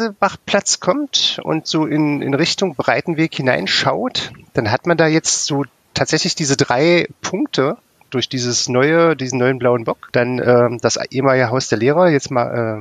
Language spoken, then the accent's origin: German; Magdeburg, Saxony-Anhalt, Germany; Na gut, die Domspitzen muss man ja sehen, sonst ist man ja als Magdeburger unglücklich.